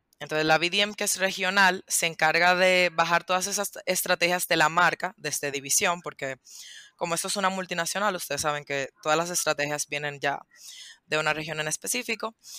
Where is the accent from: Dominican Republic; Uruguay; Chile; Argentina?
Dominican Republic; Miren, yo soy dominicana, estudié administración de empresas.